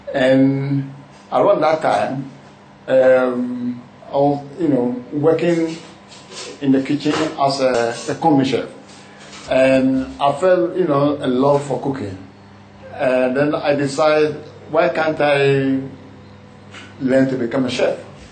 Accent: Ghana; now in United Kingdom; originally I came from Ghana. Ghana is in West Africa.

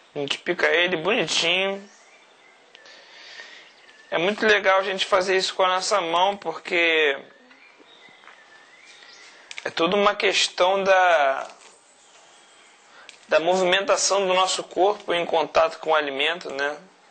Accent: Rio de Janeiro, Brazil; eu sou do Rio de Janeiro, Brasil.

